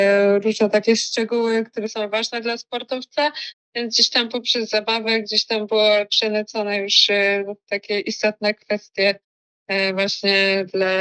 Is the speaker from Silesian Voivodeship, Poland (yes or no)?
yes; Czechowice-Dziedzice, Silesian Voivodeship, Poland; Ja pochodzę z Czechowic-Dziedzic. No i to jest miasto właśnie z tradycjami kajakowymi.